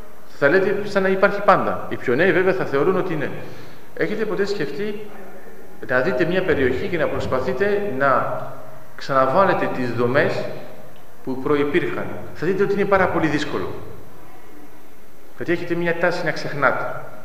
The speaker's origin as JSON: {"language": "Greek", "town": "Volos", "region": "Thessaly", "country": "Greece", "said": "εγώ είμαι από το Βόλο."}